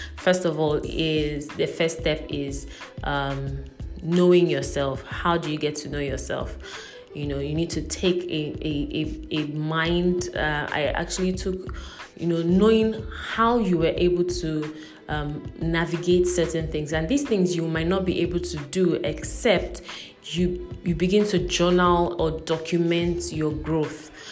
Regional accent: Rivers, Nigeria; now in Lagos, Nigeria; I am speaking from Lagos, Nigeria. I am based in Lagos, Nigeria, but I am originally from Rivers State, also in Nigeria.

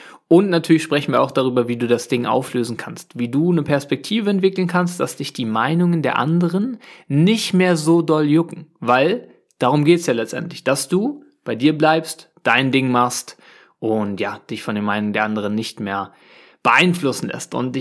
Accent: Germany; Und ich war natürlich dort unterwegs als Deutscher, also als Tourist

